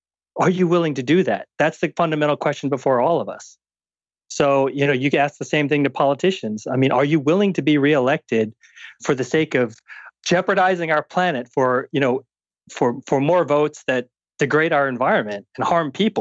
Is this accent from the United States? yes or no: no; Philippines; No, I'm Filipino.